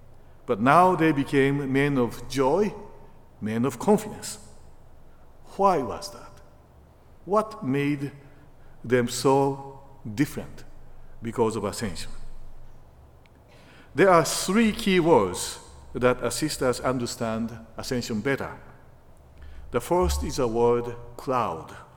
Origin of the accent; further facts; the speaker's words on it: Japan; English is a second language; moved away; And you know, I am from Japan, and this means that I am away from my family and friends most of the time.